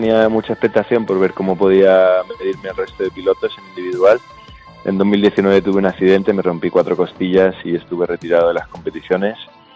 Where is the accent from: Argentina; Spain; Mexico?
Spain; Albacete, Castilla-La Mancha; aprovecharé primero para pasar por mi tierra y disfrutar un poco de Albacete